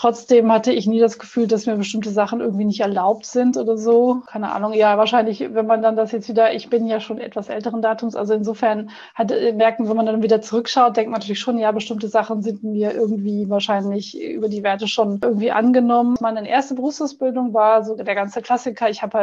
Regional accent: Germany; now in Austria; ich bin in Deutschland zur Schule gegangen.

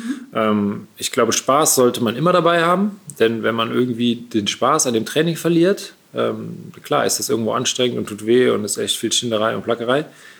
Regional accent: Siegburg, North Rhine-Westphalia, Germany; born or raised there

